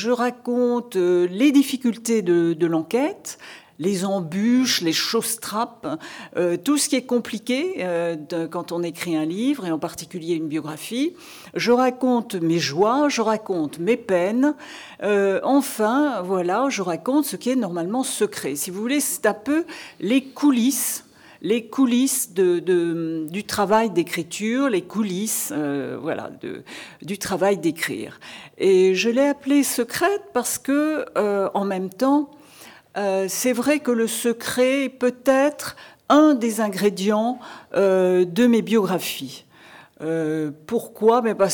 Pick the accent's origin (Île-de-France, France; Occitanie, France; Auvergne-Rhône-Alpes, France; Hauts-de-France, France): Occitanie, France; Perpignan; born there; Je suis moi aussi du sud, pas du même sud que vous. C'est un sud méditerranéen, le mien. Je suis née à Perpignan.